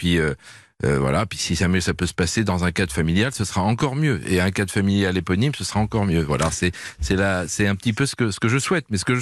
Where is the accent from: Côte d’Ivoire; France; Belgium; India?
France; Limoges, Nouvelle-Aquitaine; Alors moi, j'ai grandi à Limoges